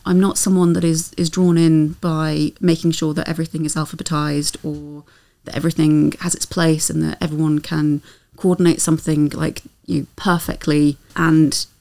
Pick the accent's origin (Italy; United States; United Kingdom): United Kingdom; Burton-on-Trent, West Midlands; moved away as an adult; So I was over in a place called Burton-on-Trent.